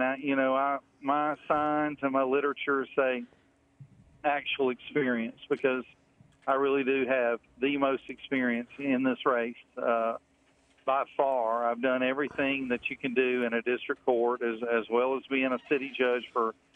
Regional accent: Citronelle, Alabama, United States; I grew up in Citronelle, and I went to Citronelle High School. I am the only candidate in my race that grew up in Mobile County.

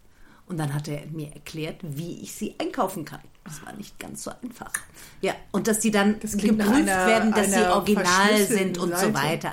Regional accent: Hesse, Germany; Also wenn ich komme hier aus dem Taunus.

